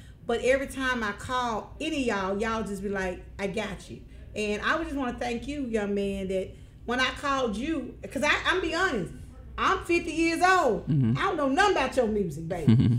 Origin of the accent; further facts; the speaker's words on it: Memphis, Tennessee, United States; Y'all still know I'm North Memphis too, y'all.